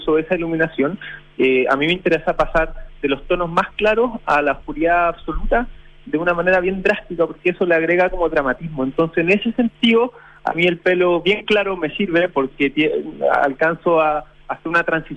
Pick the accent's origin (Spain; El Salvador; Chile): Chile; yo soy chileno, pero soy hijo, o sea, mi abuela llegó de afuera, ¿entiendes? Yo soy tercera generación, pero de inmigrante, pero soy súper chileno.